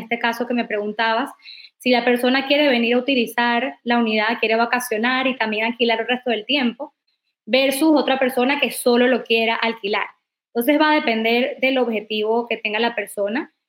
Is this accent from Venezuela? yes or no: yes; Venezuela; yo soy de Venezuela